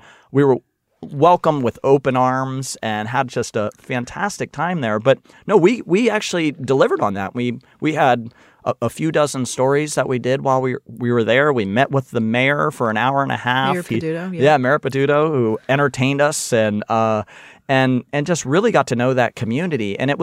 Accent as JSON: {"language": "English", "region": "Ohio", "country": "United States", "tie": "born or raised there", "said": "I'm thinking of my hometown and my home state of Ohio."}